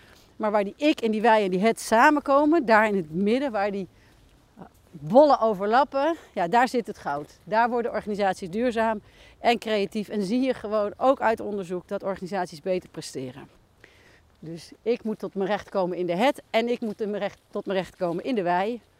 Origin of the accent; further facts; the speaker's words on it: North Brabant, Netherlands; ik kom zelf uit Brabant, jij ook